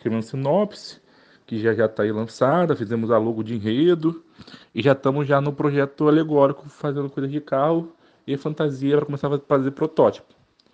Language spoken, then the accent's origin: Portuguese; Rio de Janeiro, Brazil; nascida em Vigário Geral. Né? Até hoje a gente tem uma casinha lá que aluga, perto até da escola. A gente é da Leopoldina, a gente viveu e vive as delícias e dificuldades de viver nessa parte da cidade